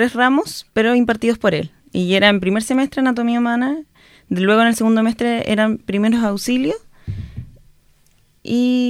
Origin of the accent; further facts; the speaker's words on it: Osorno, Los Lagos, Chile; Yo soy osornina de toda mi vida. Estudié en el Colegio Santa Marta de Osorno, salí de la promoción 2016.